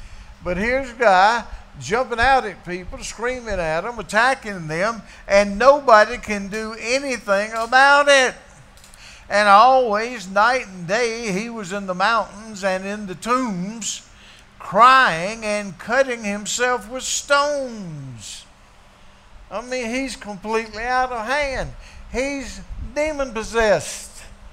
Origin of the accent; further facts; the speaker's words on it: Canada; now in United States; I'm a Canadian. I had dual citizenship till I joined the service, and then I, of course, became an American.